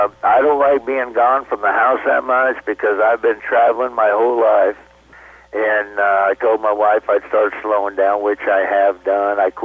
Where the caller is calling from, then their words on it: Lincoln, Nebraska, United States; I'm from my house here outside of Lincoln.